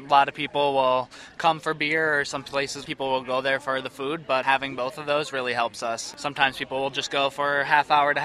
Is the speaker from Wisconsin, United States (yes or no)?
yes; Madison, Wisconsin, United States; I'm from Madison, so I keep an eye on stuff up there.